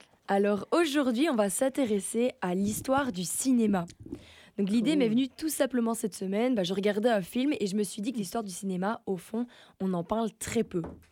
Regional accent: Liège, Wallonia, Belgium; un liégeois, donc là d'où je viens

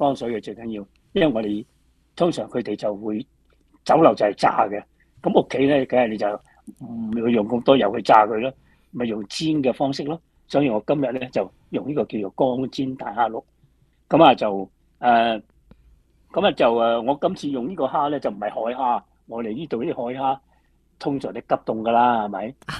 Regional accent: Guangdong, China; 是的，我们广东人就不喜欢吃辣的

